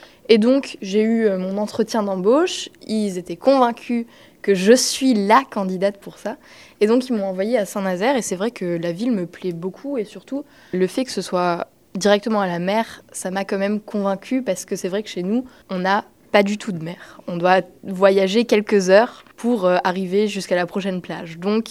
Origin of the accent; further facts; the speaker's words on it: Saarbrücken, Saarland, Germany; French is a second language; Donc moi, de base, je viens de Sarrebruck, qui est la capitale de la région de la Sarre.